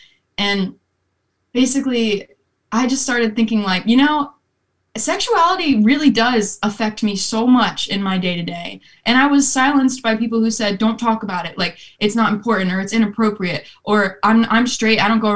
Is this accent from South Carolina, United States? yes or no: yes; South Carolina, United States; I was raised in South Carolina, and that's a very conservative red state.